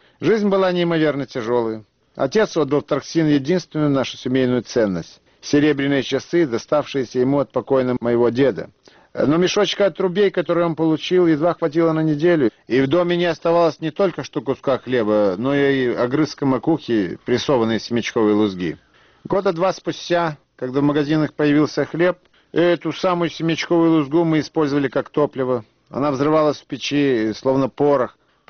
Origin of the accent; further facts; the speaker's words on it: Odesa, Odesa Oblast, Ukraine; Мы вернулись в Одессу, в родной город.